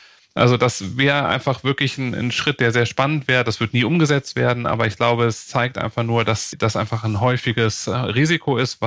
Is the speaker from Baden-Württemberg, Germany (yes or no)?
no; Bonn, North Rhine-Westphalia, Germany; Und ich komme aus Bonn